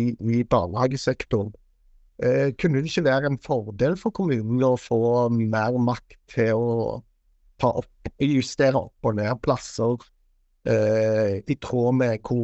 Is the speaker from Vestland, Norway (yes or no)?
no; Stavanger, Rogaland, Norway; Selv om jeg er fra Stavanger, da, så jeg må være litt størst av Stavanger.